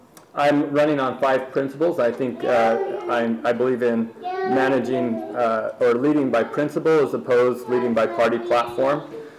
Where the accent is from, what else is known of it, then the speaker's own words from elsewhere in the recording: Burley, Idaho, United States; also born or lived in Logan; now in Utah, United States; I grew up in, I was born in Burley. I was born in Logan in the district, grew up in Burley in southern Idaho, and went to undergrad at BYU.